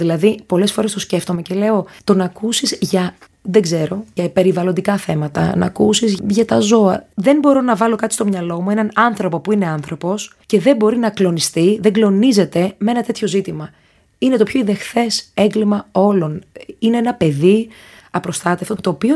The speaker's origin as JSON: {"language": "Greek", "region": "Crete", "country": "Greece", "said": "Έτυχε να γεννηθώ στην Ελλάδα και να έχω δικαιώματα και να μην φοράω μπούρκα. Έτυχε να είμαι από την Κρήτη"}